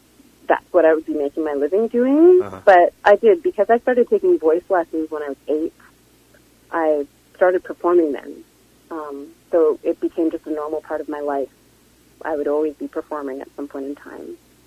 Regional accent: Alberta, Canada; also born or lived in Vancouver; No, I had no idea. I grew up in Alberta, but I fell in love with Vancouver while I was there.

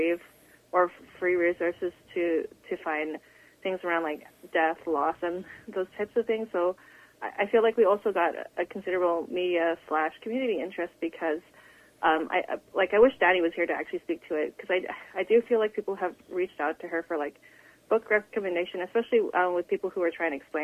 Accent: Philippines; just because I'm Filipino, I love food.

